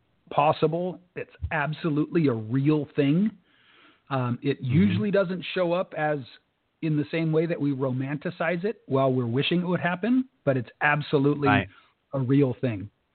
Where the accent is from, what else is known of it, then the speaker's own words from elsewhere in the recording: California, United States; I promise you that for someone born and raised in California, which is maybe the highest level of economic opportunity in the world, I know what it's like to have nothing.